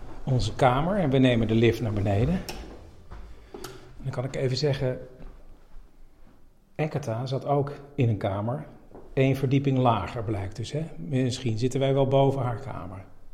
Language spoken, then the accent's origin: Dutch; Netherlands; I'm from the Netherlands.